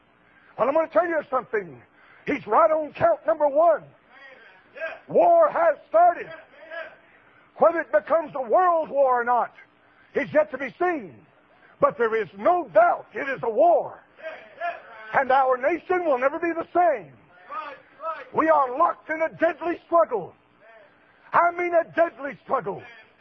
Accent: United States; I was born and raised in this country. From the top of my head to the bottom of my feet, I am an American. I love America. I love my country.

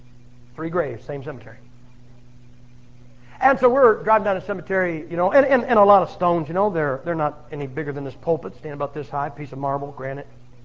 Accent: Massillon, Ohio, United States; I'm from Massillon, Ohio. We got a little town of 33,000 people.

